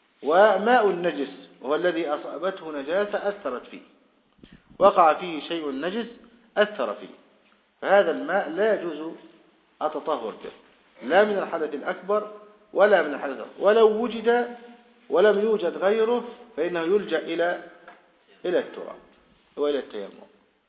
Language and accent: Arabic; Saudi Arabia; منوش موجود عندنا في السعودية